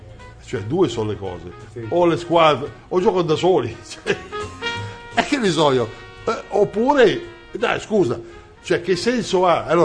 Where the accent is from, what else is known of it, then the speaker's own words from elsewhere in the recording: Arese, Lombardy, Italy; sono di Arese.